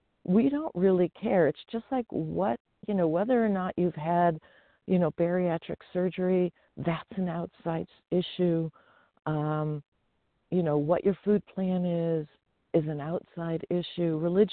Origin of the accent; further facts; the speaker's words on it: California, United States; I'm from the Sierra foothills in Northern California.